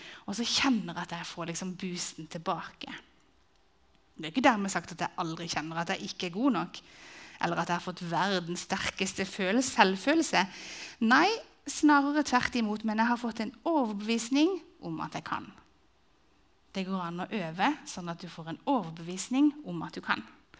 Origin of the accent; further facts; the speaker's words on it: Agder, Norway; for jeg er jo sørlending, så jeg har ledd inni meg, veldig.